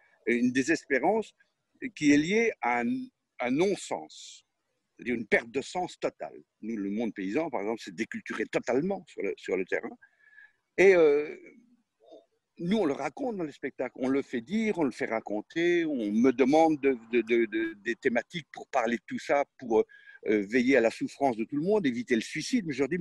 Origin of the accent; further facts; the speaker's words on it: Pays de la Loire, France; enfin, en tout cas nous, chez nous, en Maine-et-Loire